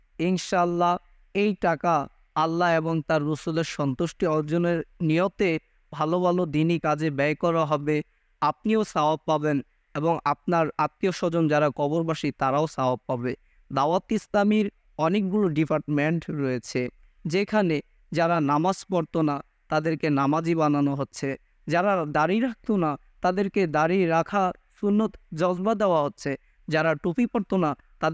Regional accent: Chandpur, Chittagong Division, Bangladesh; আমার বাড়ি চাঁদপুর।

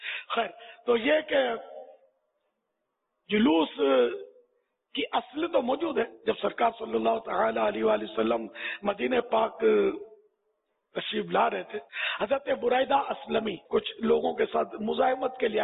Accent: Karachi, Sindh, Pakistan; born there; میں تو پیدا ہی پاکستان, اصلی پاکستانی ہوں, کراچی میں پیدا ہوا ہوں.

